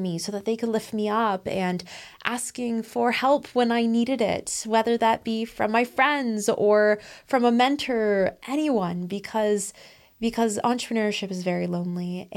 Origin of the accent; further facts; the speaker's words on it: Hamilton, Ontario, Canada; he actually asked me, where are you from? And then I said, Hamilton. And I hope Shaq knows where Hamilton is. I hope I put Hamilton on the map for him.